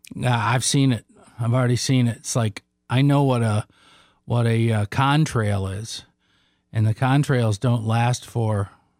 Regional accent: Hawaii, United States; I grew up on Hawaiian pineapple in Hawaii

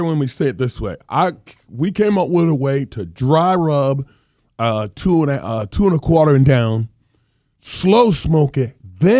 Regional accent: the South, United States; and I'm from the South.

